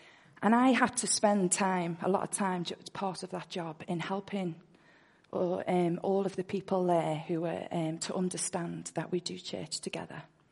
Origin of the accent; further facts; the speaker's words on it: Liverpool, North West England, United Kingdom; accent: Scouse; I am from Liverpool, which you may pick up from my wonderful accent. I am very blessed to be there, and you are so blessed to have a Scouser amongst you this morning